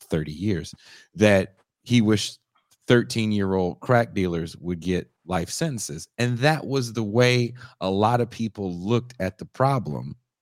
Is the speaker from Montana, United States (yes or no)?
no; Richmond, California, United States; also born or lived in Oakland; I'm from down the road, and I was born in Oakland, grew up in Richmond, California.